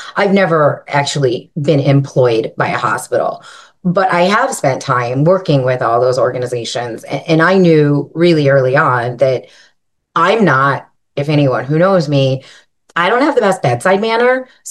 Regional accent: California, United States; So I grew up in Southern California.

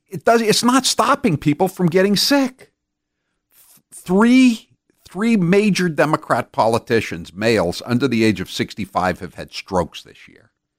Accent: Maine, United States; born there; From the Maine legislature, because I was born in Maine, and I was born in Cumberland County, and I have relatives who are in politics in Cumberland County

